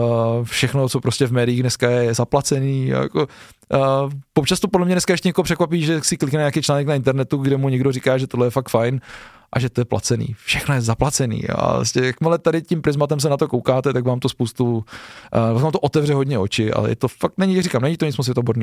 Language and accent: Czech; Žadec, Žilina Region, Slovakia; když přijdu do Žadce ze Pelíny a jsem ze Žadce původem.